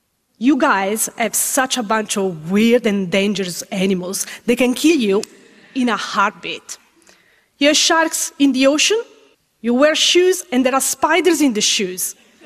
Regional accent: Italy; moved away as an adult; now in Australia; I was born and raised in Italy and I work on several cases over there. But only when I moved to Australia

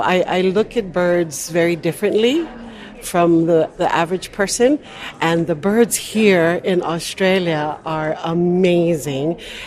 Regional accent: Honolulu, Hawaii, United States; I am from Honolulu, Oahu, Hawaii

